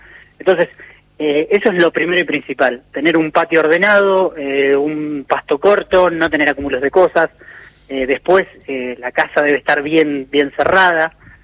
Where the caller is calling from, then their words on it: Bariloche, Río Negro, Argentina; Está hablando a Bariloche, sí, al mismo lugar donde es el caso del fallecido.